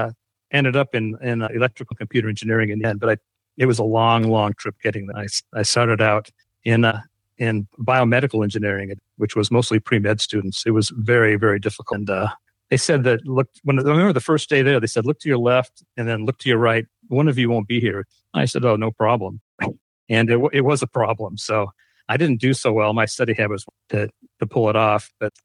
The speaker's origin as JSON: {"language": "English", "town": "Spring Hill", "region": "Tennessee", "country": "United States", "tie": "born or raised there", "said": "And GM, they put in $5 billion for in Spring Hill, which is my hometown really."}